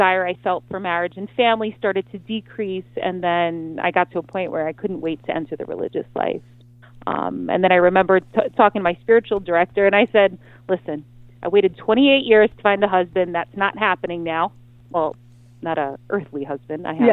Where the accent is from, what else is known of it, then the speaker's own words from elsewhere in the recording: New York, United States; I always let people know I'm from the Bronx because I feel like it explains a little bit my character